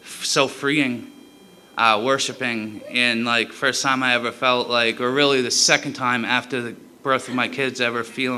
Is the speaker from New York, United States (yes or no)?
no; Sabattus, Maine, United States; I'm 39 years old, and I'm from Sebattis, Maine.